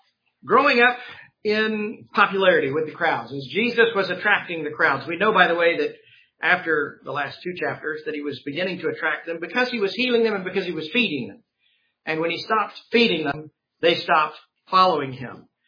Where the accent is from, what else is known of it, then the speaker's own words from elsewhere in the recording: Texas, United States; I grew up in Texas. I've drank out of water hose.